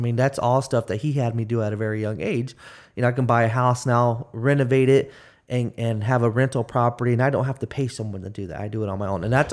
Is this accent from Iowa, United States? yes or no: no; San Diego, California, United States; and I grew up in San Diego, it was an area where, you know, there was poverty around us.